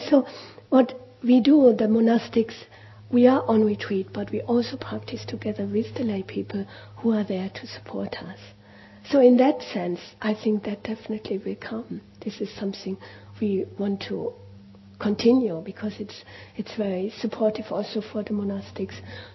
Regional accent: Germany; English is a second language; I'm German. Please excuse my accent.

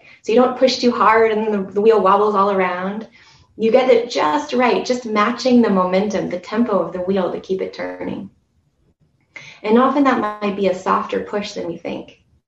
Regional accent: Ashland, United States; living here in my hometown in Ashland, I live about just a 10-minute walk from my parents.

